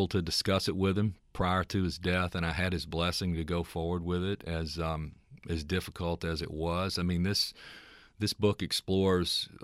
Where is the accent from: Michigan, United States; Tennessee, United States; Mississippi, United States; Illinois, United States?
Mississippi, United States; I graduated from Ole Miss. I'm as Southern as you can get. And when I'm in my home state, I'm as critical as any Mississippian who ever was.